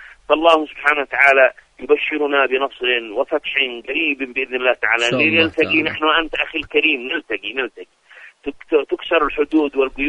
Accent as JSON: {"language": "Arabic", "country": "Yemen", "said": "نحن كشعب يمني ننادي إلى أن لا يسمح بمرور طائرات ولا أن يهبطوا في بلدنا اليمني"}